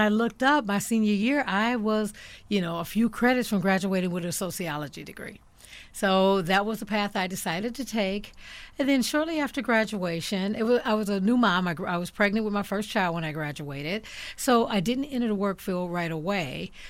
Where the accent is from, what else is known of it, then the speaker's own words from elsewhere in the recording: Milwaukee, Wisconsin, United States; Well, I was born in Milwaukee, educated in the Milwaukee Public Schools. I am one of six siblings, second in the line. I left Milwaukee